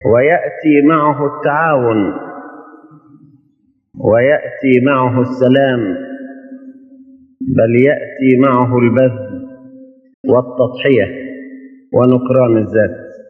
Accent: Egypt; وعملا واحدا من أجل بلادنا مصر المحبوبة

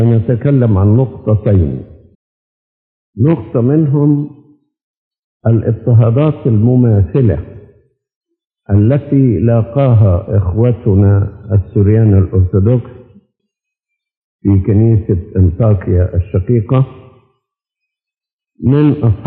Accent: Egypt; المهم أنه هو أقام 20 سنة عندنا في مصر

